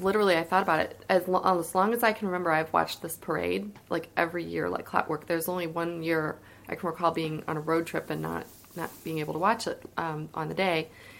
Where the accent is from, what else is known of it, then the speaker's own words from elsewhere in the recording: O'Fallon, Illinois, United States; who performed, which is the band from my hometown.